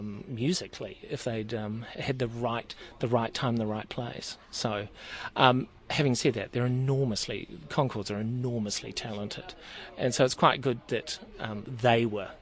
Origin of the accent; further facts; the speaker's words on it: New Zealand; But even when I first arrived, being a New Zealander in the comedy industry was always a very good thing